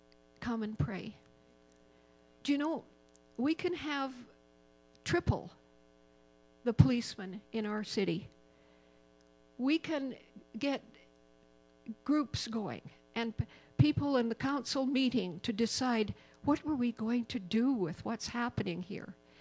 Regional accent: Saskatchewan, Canada; now in Alberta, Canada; I'm from Saskatchewan and I cheer for the Rough Riders, I'm here as an Albertan now.

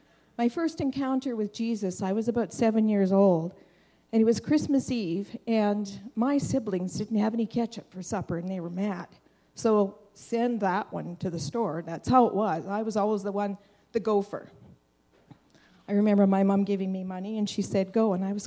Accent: Regina, Saskatchewan, Canada; So I'm just going to give you a little bit of history about who I am and where I come from. We're from Regina.

